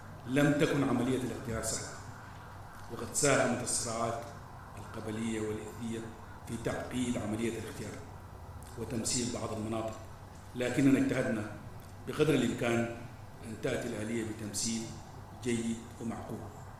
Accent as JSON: {"language": "Arabic", "country": "Sudan", "said": "نحتاج كسودانيين أن ننظر لتجربتنا جيدا"}